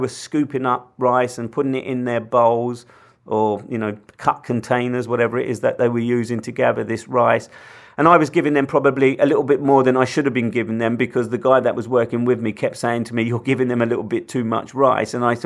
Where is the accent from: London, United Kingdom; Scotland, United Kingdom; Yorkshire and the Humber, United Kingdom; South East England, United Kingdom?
London, United Kingdom; I come from London, I live in London